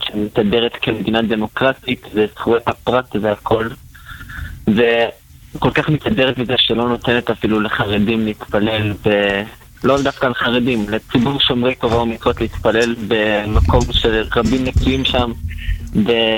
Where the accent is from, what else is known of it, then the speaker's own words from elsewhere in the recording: Netanya, Central District, Israel; אני מנתניה.